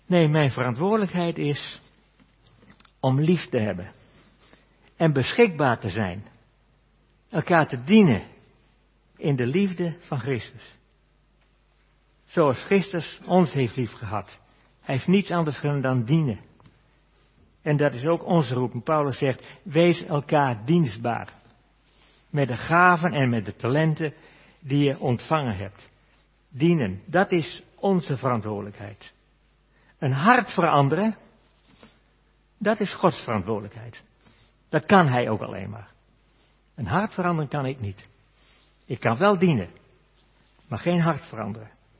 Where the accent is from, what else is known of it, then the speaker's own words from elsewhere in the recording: Netherlands; En natuurlijk, wij zijn Hollanders.